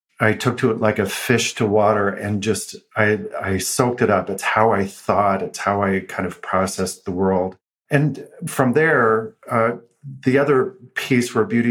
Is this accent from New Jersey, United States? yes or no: no; Houston, Texas, United States; also born or lived in Austin, Texas; I was born in Austin, Texas, grew up in Texas. I was there until maybe five or six, did most of my schooling in Houston.